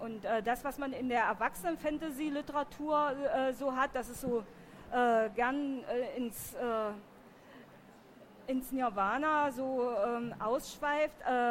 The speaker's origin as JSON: {"language": "German", "town": "Magdeburg", "region": "Saxony-Anhalt", "country": "Germany", "tie": "born or raised there", "said": "die kann ich zu Hause in meiner Heimatstadt Magdeburg überhaupt nicht so fortsetzen"}